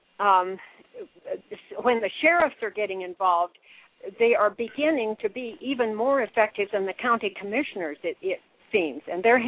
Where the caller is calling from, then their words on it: Bigfork, Montana, United States; I'm calling from Big Fork, Montana.